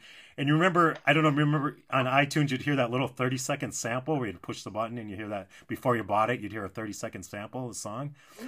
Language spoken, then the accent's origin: English; St. Paul, Minnesota, United States; Yeah, you know, I'm from St. Paul